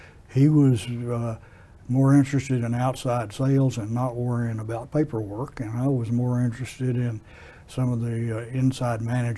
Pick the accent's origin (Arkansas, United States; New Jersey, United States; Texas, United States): Texas, United States; Brenham; Brenham native. Lived here all of my life. Fifth generation.